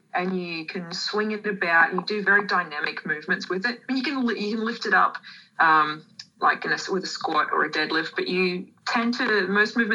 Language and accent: English; Queensland, Australia; I was about 9 hours north of Brisbane.